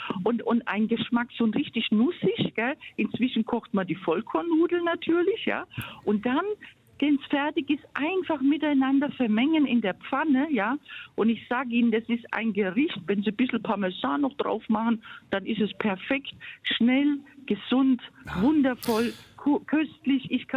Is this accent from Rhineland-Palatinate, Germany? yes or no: no; Bavaria, Germany; außer Sauerkraut natürlich bei uns in Franken und so weiter